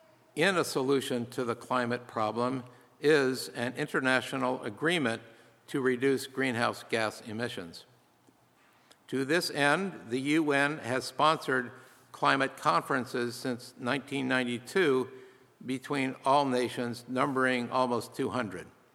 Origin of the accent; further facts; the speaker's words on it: Philadelphia, Pennsylvania, United States; born there; Personally, this is important since I was born in Philadelphia, and my aunt will be 100 years old next Sunday, and she lives near here.